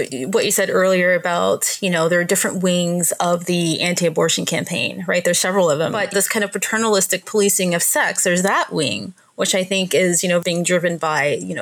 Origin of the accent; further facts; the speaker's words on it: Deep South, United States; my own childhood growing up in the Deep South.